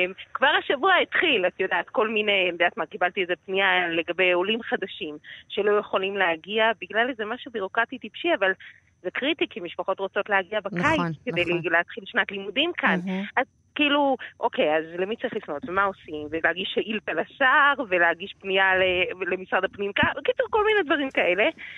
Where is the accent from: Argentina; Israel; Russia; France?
Israel; Jerusalem, Jerusalem District; אני ירושלמית, את כל העשייה הציבורית שלי התחלתי מירושלים